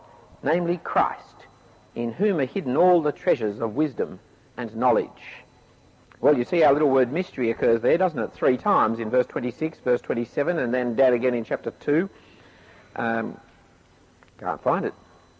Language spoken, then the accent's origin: English; Sydney, New South Wales, Australia; I grew up in the Jewish part of Sydney. Went to Bellevue Hill School. And Most of my friends were Jewish